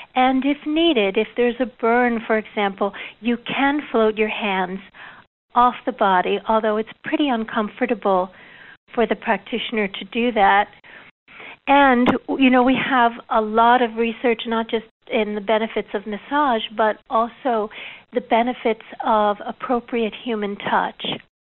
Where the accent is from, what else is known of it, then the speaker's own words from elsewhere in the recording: United States; and I can say this as an American, we make everything bigger, better, longer, stronger